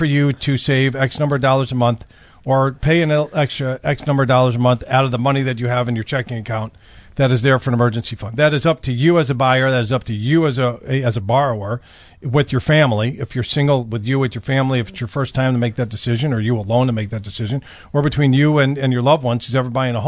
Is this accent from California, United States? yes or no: no; Des Plaines, Illinois, United States; somebody that I'm from Des Plaines. I grew up by Gulf Mill and went to Maine East.